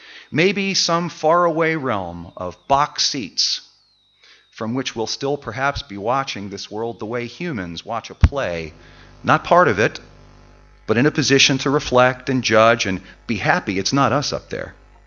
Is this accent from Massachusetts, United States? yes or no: no; Baltimore, Maryland, United States; native of my hometown of Baltimore, and indeed a graduate of my very seminary.